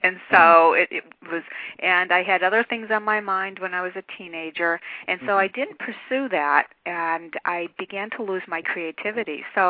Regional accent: Boston, Massachusetts, United States; And I grew up in Boston, Massachusetts, in a working class neighborhood of Boston called Roslindale.

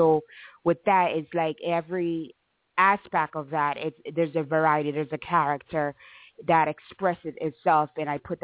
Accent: Haiti; I'm from Haiti.

